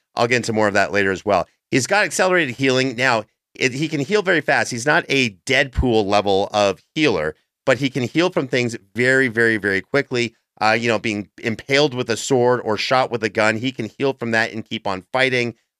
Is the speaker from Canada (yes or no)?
yes; Canada; As a Canadian, I know this.